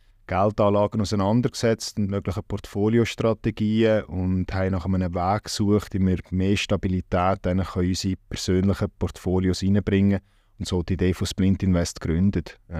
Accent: Hasliberg, Bern, Switzerland; meine Heimat ist eigentlich in den Bergen, im Berner Oberland, also meine Wurzeln im Hasliberg.

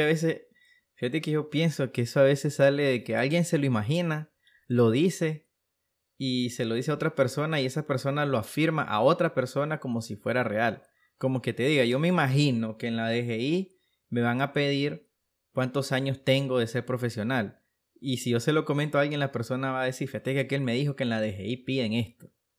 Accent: Nicaragua; vos como nicaragüense podías abrir tu cuenta en PayPal. Creo que para 2013 o 14 entró PlayStation Plus, la PlayStation Store a Nicaragua. O sea, quiere decir que en ese aspecto ya no hemos estado modernizando

